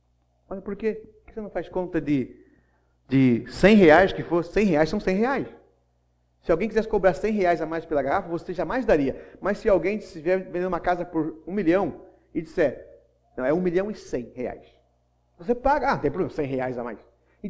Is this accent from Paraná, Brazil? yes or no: no; Minas Gerais, Brazil; Eu sou mineiro e eu quero meus 10% na garrafa de água.